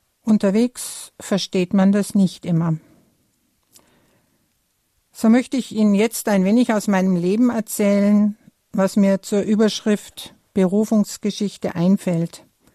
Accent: Lindenberg im Allgäu, Bavaria, Germany; born there; Geboren bin ich in Lindenberg im Allgäu.

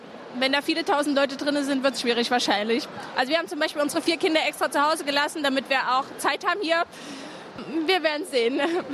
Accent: Saxony, Germany; ich komme aus dem Vogtland in Sachsen.

